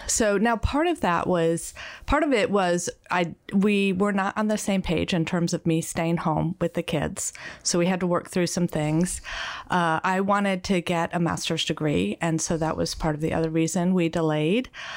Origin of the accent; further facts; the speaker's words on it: Connecticut, United States; And I grew up in Connecticut, became a Christian when I was in high school.